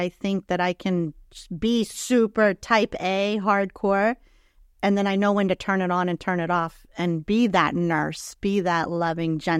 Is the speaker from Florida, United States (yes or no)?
yes; Key West, Florida, United States; moved away as an adult; also born or lived in Gainesville; now in St. Petersburg, United States; I'm from Key West, left Key West in 2000, moved to Gainesville with my husband, raised our kids there. We were there 22 years and moved to St. Petersburg, Florida, a year and a half ago.